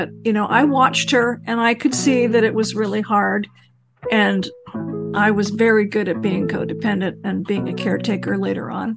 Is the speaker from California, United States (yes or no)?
yes; California, United States; I grew up in Southern California.